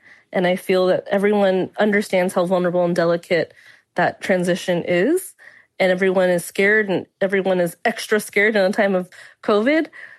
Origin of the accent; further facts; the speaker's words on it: California, United States; my grandma was in Boston and I grew up in California.